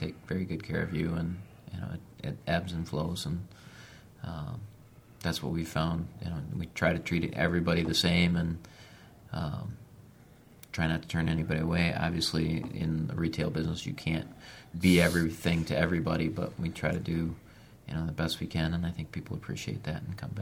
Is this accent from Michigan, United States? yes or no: yes; Ann Arbor, Michigan, United States; now in Dexter, United States; I live in Dexter now, but I grew up in Ann Arbor as well.